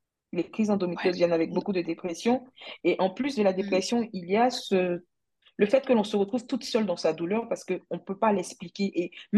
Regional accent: Côte d’Ivoire; now in France; mariée à un Nigérian. Donc maintenant, je suis ivoiro-nigériane. Je viens du centre-ouest de la Côte d'Ivoire. Je suis gourou de père et de mère.

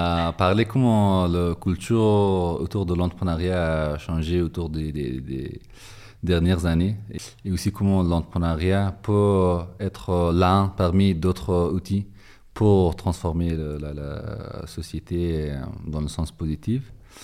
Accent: Kabul, Afghanistan; now in France; Je suis originaire de Kaboul. Et ça fait un peu près 7 ans que j'habite en France.

